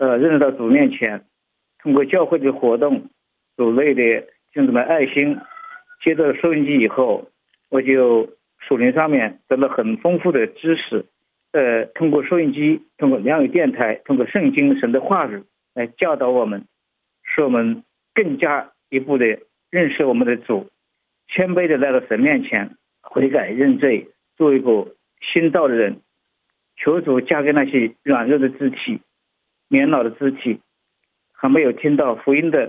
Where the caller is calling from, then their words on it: Anhui, China; 我是安徽的